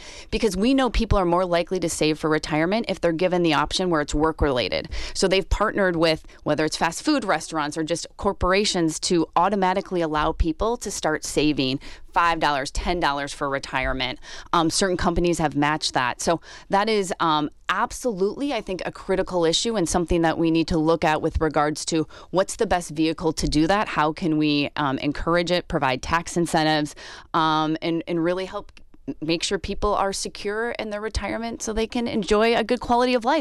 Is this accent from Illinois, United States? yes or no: no; Wisconsin, United States; doing this for my home state as a fifth generation Wisconsinite, I wouldn't want to be anywhere else.